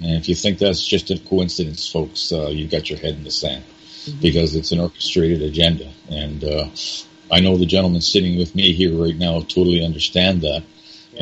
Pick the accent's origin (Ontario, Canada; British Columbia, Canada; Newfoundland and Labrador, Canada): Ontario, Canada; Toronto; moved away as an adult; I was born and raised in Toronto. Okay. I lived there for 18 years of my life, and I left.